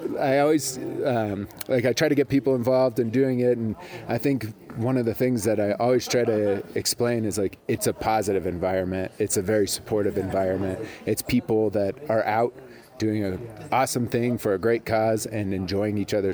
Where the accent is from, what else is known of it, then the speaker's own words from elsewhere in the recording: Colorado Springs, Colorado, United States; now in Denver, United States; I grew up in Colorado Springs. I currently live in Denver.